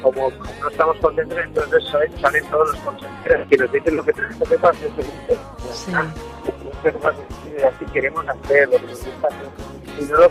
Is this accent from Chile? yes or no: no; Spain; somos españoles y la fiesta nos va mucho